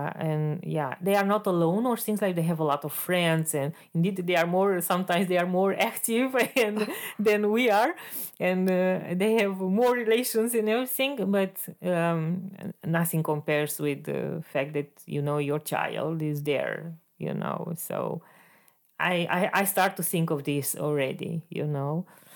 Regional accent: Romania; he knows that I come from Romania

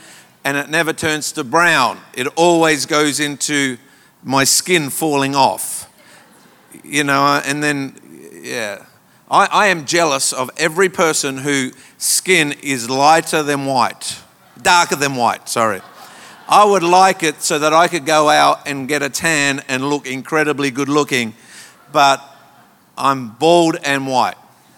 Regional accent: Papua New Guinea; I was born in Papua New Guinea. I know that's hard to believe, but I am. I'm an albino Papuan.

